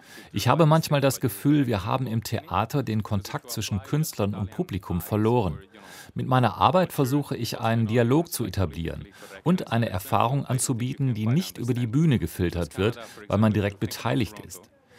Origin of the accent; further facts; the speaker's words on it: Italy; also born or lived in Canada; Und nachdem ich in Kanada ein Außenseiter war, bin ich das jetzt auch hier in meinem Heimatland Italien.